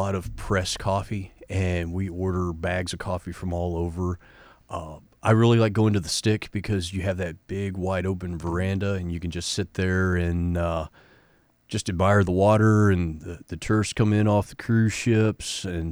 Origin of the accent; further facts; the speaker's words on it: Kentucky, United States; I come from Eastern Kentucky, and Wrangell, it reminds me so much of the little town that I grew up in.